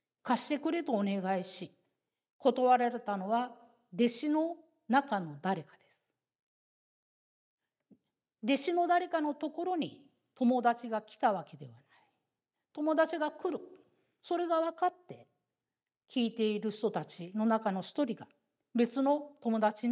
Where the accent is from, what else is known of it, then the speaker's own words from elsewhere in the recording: Kansai, Japan; すいません、私関西人でどうしても死と火がこううまく発音できないんですけども、